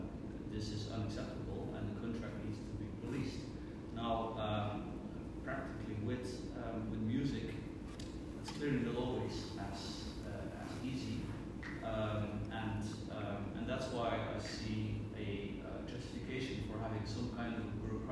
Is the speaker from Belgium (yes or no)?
yes; Belgium; I'm from Europe, Belgium, which happens to be vaccine valley, vaccines produced in Belgium.